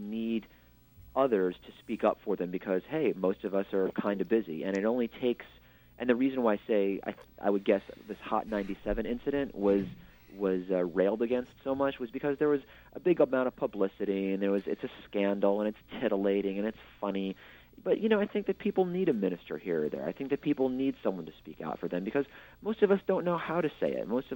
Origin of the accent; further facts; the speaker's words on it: New York, United States; I'm a New Yorker, and, you know, I was raised here and bred here and born here.